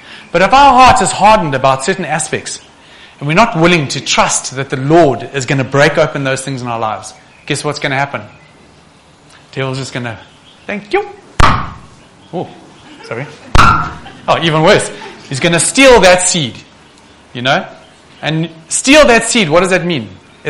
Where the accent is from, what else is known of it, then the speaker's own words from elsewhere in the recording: Zimbabwe; I remember I grew up in Zimbabwe